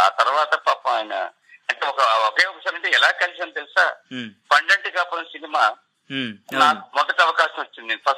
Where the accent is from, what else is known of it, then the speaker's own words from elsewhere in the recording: Tulagam, Andhra Pradesh, India; మాది శ్రీకాకుళం జిల్లా తులగాం అనే ఒక గ్రామం.